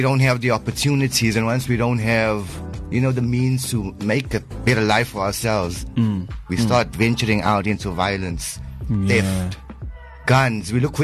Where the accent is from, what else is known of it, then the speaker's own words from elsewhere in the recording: Windsor, South Africa; growing up in Windsor actually gave us the experience to say the lyrics that we do say.